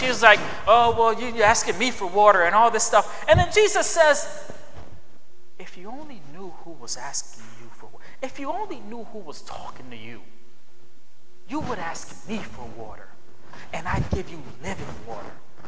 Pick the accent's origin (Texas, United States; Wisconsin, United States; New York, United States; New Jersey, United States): New York, United States; Elmira; now in Albany, United States; when I moved off college campus, and I grew up in Elmira, so that's 3 hours away from here.